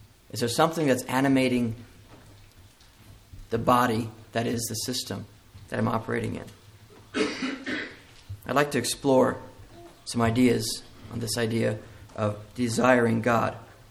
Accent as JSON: {"language": "English", "region": "Missouri", "country": "United States", "said": "I'm from Missouri, father of four and husband of Eunice."}